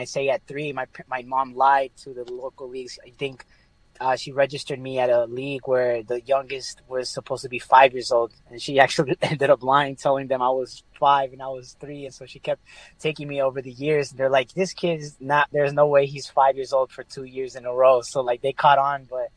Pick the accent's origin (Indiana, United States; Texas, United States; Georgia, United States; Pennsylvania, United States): Georgia, United States; Atlanta; So my family is from Colombia, my mom's side, and my dad's side is from Mexico, and I grew up in Atlanta, Georgia.